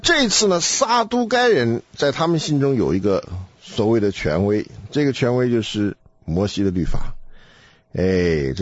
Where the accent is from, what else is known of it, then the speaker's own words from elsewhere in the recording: China; 那这个生子立后，我们中国人一听呢，就有我们自己的想象